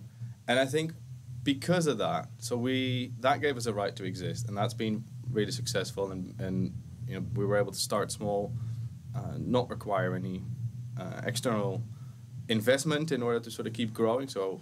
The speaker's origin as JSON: {"language": "English", "country": "Netherlands", "moved": "yes", "lives_now": "United Kingdom", "said": "we know that by now. I'm from the Netherlands, lived in the UK for 11 years by now."}